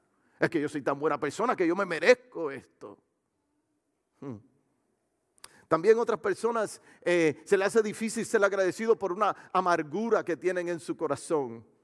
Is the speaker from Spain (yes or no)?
no; Puerto Rico; Ahora somos todos los puertorriqueños, somos Team México.